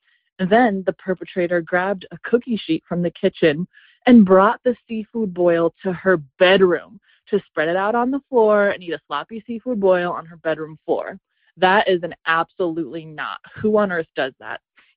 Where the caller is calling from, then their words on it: Nebraska, United States; And I'm calling you from Nebraska.